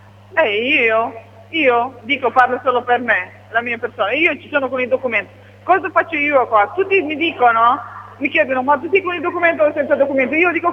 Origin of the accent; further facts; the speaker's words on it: Romania; Italian is a second language; Da Romania.